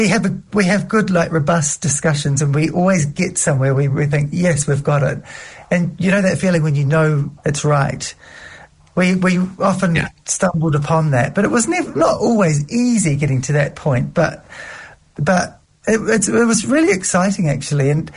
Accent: Glen Eden, Auckland, New Zealand; I grew up in Glen Eden, which is sort of like, it's the burbs in West Auckland.

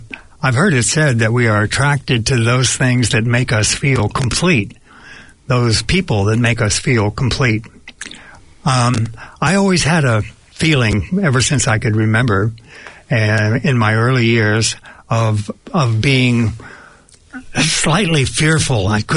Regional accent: San Francisco, California, United States; a master's degree when I went out into the business financial district of my hometown of San Francisco, California.

